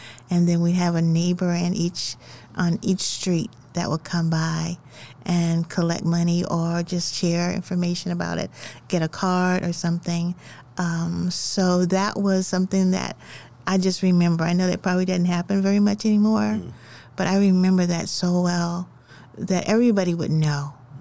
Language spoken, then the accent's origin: English; Muskogee, Oklahoma, United States; Okay. Well, I grew up in Muskogee, and I grew up in a village.